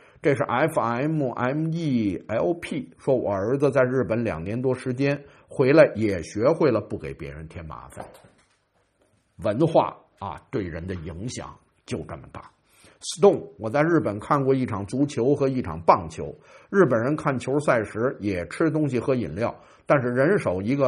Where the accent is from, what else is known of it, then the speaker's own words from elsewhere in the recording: Beijing, China; 你比如说我是北京人嘛，我有上海朋友，我们处的还特别好。